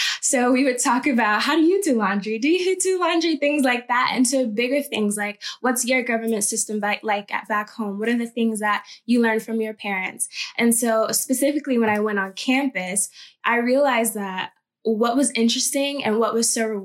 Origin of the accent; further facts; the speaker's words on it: Atlanta, Georgia, United States; I'm from Atlanta, Georgia, and I came down to Tallahassee to participate in the first year abroad program.